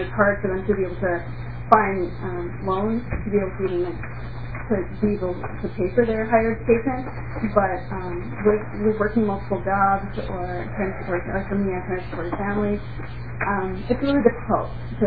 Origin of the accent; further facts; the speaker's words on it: West Fargo, North Dakota, United States; Representative, my hometown is West Fargo.